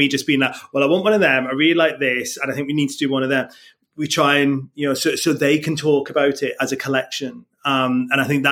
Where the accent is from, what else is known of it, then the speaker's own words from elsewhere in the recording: Preston, North West England, United Kingdom; born there; I was born in Preston, do you know what I mean?